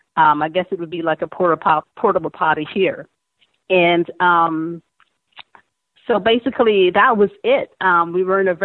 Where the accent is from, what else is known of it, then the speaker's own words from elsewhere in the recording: Montego Bay, Saint James, Jamaica; born there; Okay, so I was born in Montego Bay, Jamaica, which everyone knows is a third world country, a very poor country.